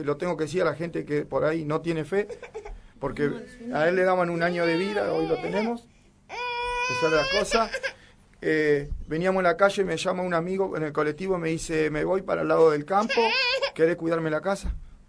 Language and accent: Spanish; Santa Fe, Argentina; Nosotros somos de Santa Fe capital.